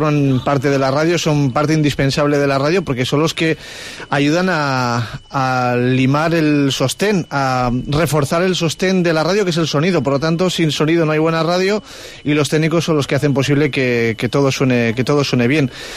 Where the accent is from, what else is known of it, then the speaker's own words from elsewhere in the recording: Rubí, Catalonia, Spain; la primera vez que me puse ante el micrófono fue en un programa infantil en mi pueblo, en la radio municipal de mi pueblo, en Rubí, en Barcelona